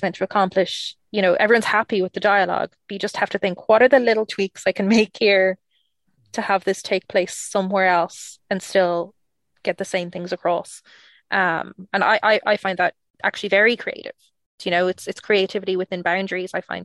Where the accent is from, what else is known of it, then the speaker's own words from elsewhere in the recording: Ireland; obviously, you know, I'm Irish and Sean is English.